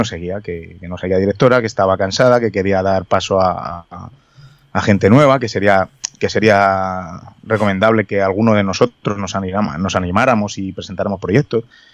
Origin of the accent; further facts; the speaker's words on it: Madrid, Community of Madrid, Spain; Soy de Madrid.